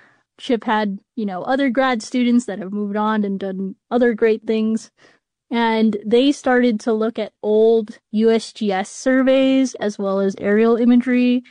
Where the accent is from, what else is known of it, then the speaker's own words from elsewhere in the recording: Kapolei, Hawaii, United States; growing up in Kapolei, we didn't go to the North Shore that often because it's so far away.